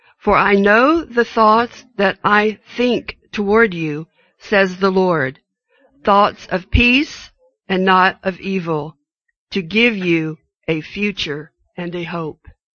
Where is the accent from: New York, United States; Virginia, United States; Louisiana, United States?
Virginia, United States; I grew up, we're both from the East Coast, of course. I grew up in the western part of the state of Virginia in a coal mining community.